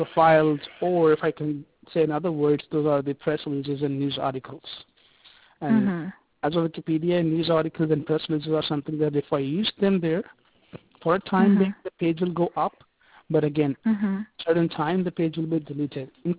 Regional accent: India; because I'm an Indian guy as well

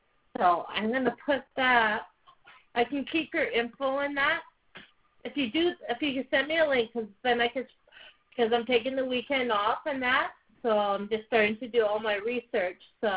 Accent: Canada; and that's the other thing is I'm Canadian

